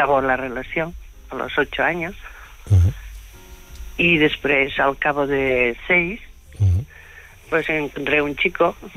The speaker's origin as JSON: {"language": "Spanish", "town": "Huelva", "region": "Andalusia", "country": "Spain", "said": "tengo 45 años y soy de Huelva."}